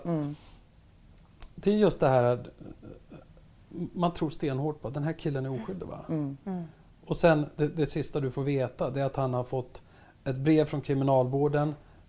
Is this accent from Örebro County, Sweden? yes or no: yes; Örebro, Örebro County, Sweden; jag är andra generationens invandrare. Jag är uppvuxen i Sörbängen i Örebro.